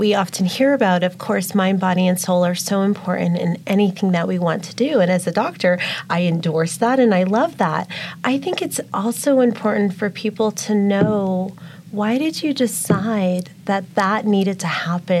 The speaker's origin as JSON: {"language": "English", "region": "Nevada", "country": "United States", "tie": "born or raised there", "said": "I can share someone who's lived in this, born and raised in Nevada"}